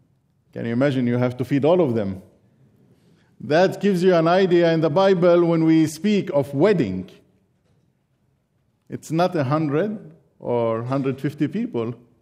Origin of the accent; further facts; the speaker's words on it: Nazareth, Northern District, Israel; I was born and I grew up in Nazareth to a Muslim family.